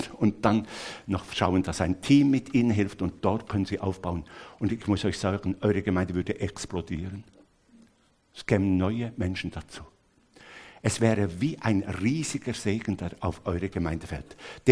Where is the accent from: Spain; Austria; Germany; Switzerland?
Switzerland; Das tut mir manchmal als Schweizer weh. Denn ich kenne in der Schweiz das nicht.